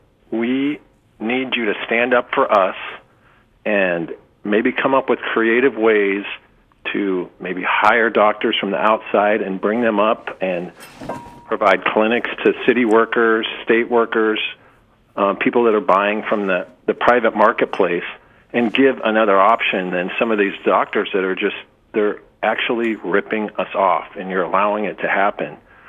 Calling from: Anchorage, Alaska, United States; I'm calling from Anchorage.

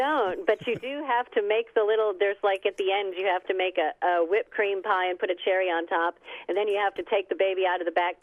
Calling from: Talkeetna, Alaska, United States; I'm calling from the Talkeetna Historical Society Museum.

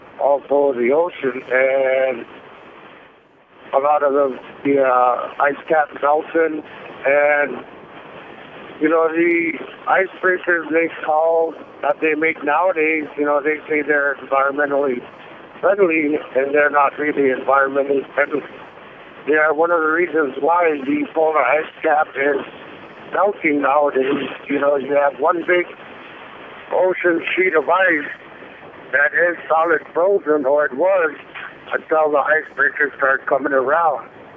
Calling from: Barrow, Alaska, United States; I'm from Barrow, Alaska.

